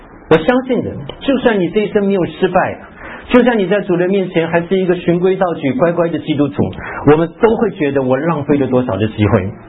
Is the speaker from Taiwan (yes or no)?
yes; Taiwan; moved away as an adult; 很多话是我们台湾国语叫做有听没有懂，听了好像没有听懂。这个可是我到美国去的时候